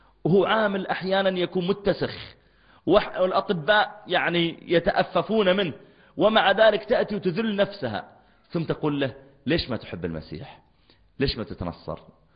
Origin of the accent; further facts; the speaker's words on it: Mecca, Makkah Province, Saudi Arabia; قلت له أنا من السعودية، أنا من مكة، تعرف مكة؟